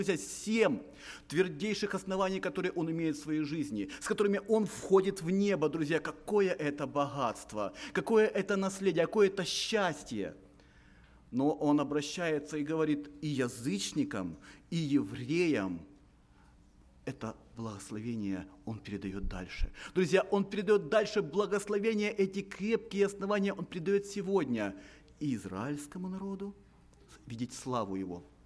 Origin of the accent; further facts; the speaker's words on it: Ukraine; moved away; Мы с семьей с Украины приехали вот в апреле месяце.